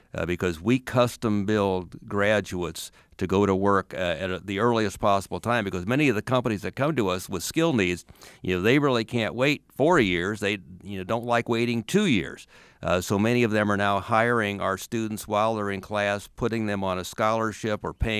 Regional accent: Iowa, United States; I was born and raised in Iowa County on a farm south of Homestead, so we may be on the same gravel road.

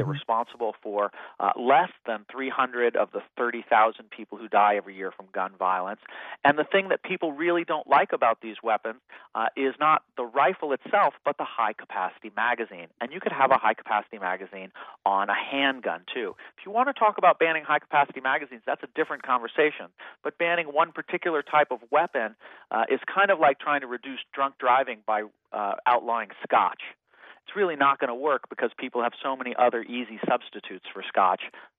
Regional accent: California, United States; In a state like my home state in California, we have an initiative and referendum approach

